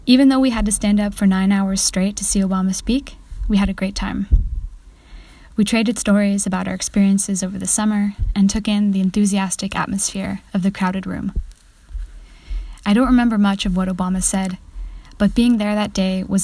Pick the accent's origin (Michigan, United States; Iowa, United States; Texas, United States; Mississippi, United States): Michigan, United States; Grand Rapids; She had moved from Chicago, Illinois, to my hometown of Grand Rapids, Michigan for the summer and fall